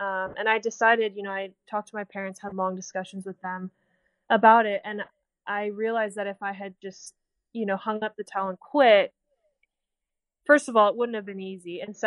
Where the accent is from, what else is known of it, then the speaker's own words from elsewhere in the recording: California, United States; growing up in the Silicon Valley and kind of seeing the VC world and the startup world and all